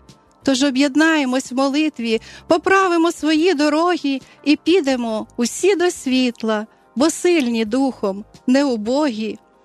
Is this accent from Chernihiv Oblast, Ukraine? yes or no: yes; Chernihiv Oblast, Ukraine; Да, я родом з Чернігівщини. І виросла, прямо наш будинок стояв на березі річка Десна. І взагалі там дуже така краса природи.